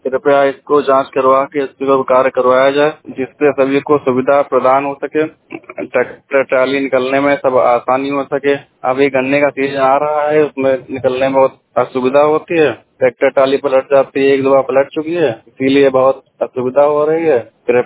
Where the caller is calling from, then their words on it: Kantha, Uttar Pradesh, India; ग्राम kantha post बाहर जिला हरदोई से।